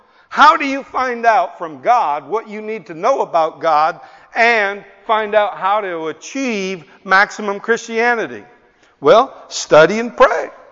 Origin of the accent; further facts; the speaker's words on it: Northern Ireland, United Kingdom; Oh, well, you know, we're from Northern Ireland and we're...